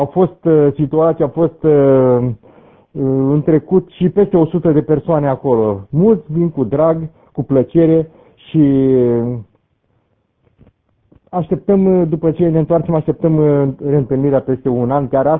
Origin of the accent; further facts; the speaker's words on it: Bucharest, Romania; sunt din București